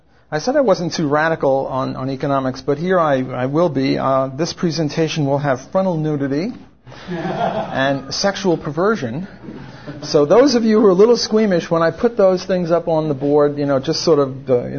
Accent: New York City, New York, United States; I was brought up in New York City, and you know they have those walk and don't walk signs

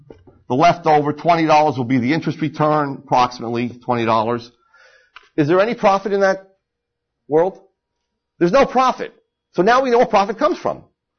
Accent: New Jersey, United States; ignore the fact that my name ends in a vowel and I come from New Jersey.

